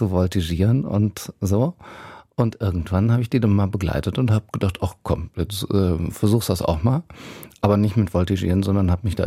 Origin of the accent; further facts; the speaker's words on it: Koblenz, Rhineland-Palatinate, Germany; born there; ich bin geboren in Koblenz und so ein bisschen so in diesem Kiez, sage ich mal, genau.